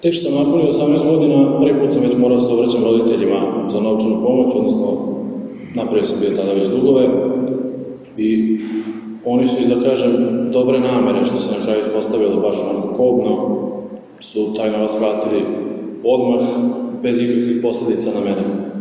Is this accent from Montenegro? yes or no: no; Kula, Vojvodina, Serbia; dolazim iz Kule, 22 godine